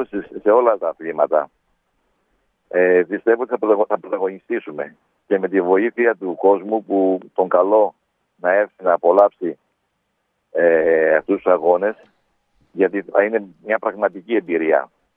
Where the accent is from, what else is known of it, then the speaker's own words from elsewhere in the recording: Patras, Western Greece, Greece; Σαν πατρινός, σαν ιδιονυσώτης